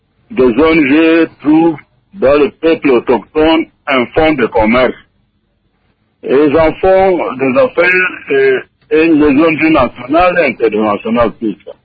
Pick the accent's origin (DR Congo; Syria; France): DR Congo; Ituri; chez nous en Ituri